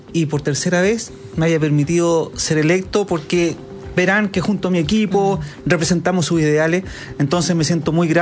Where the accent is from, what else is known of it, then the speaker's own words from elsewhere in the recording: San Miguel, Santiago Metropolitan Region, Chile; Yo nací en San Miguel. Sí, po. Ya cuando me casé, los primeros años viví en San Miguel, después salí, pero toda la vida en el distrito.